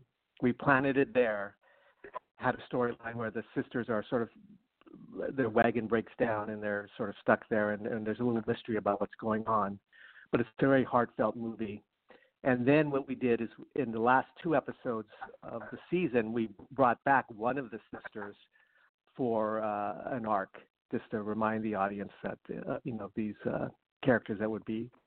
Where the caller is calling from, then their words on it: Los Angeles, California, United States; from Los Angeles, where we where the writer's room is for this show.